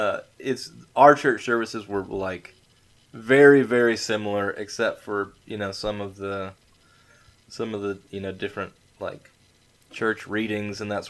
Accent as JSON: {"language": "English", "town": "Conway", "region": "Arkansas", "country": "United States", "tie": "born or raised there", "said": "because I grew up in Conway, Arkansas, for all you millions of listeners out there who may not be familiar with the town, deep in the Bible Belt here."}